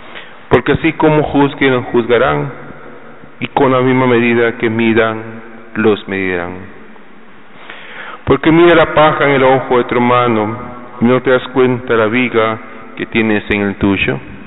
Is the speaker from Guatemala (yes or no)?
yes; Guatemala; Todos hemos juzgado, y como guatemaltecos tenemos esa costumbre de juzgar.